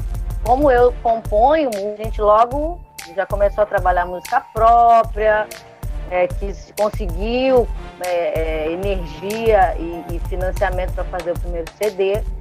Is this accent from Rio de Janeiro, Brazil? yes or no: no; Rio Grande do Sul, Brazil; also born or lived in Florianópolis; now in Fernando de Noronha, Brazil; Eu venho do Rio Grande do Sul, morei em Floripa há muitos anos e vim pra cá.